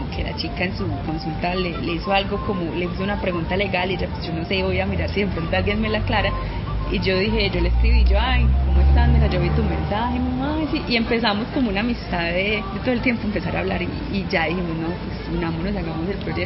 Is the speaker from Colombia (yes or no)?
yes; Antioquia, Colombia; Yo soy de acá, paisa, 100% toda la vida.